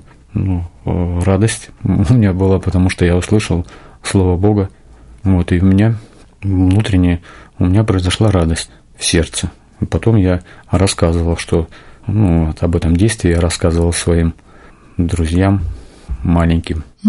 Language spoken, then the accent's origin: Russian; Barnaul, Altai Krai, Russia; now in Zheleznodorozhny, Russia; мне 45 лет, я живу в городе Железнодорожном, Московской области. Родился я в Алтайском крае, в городе Барнауле, и все детство провел там, по 10 класс.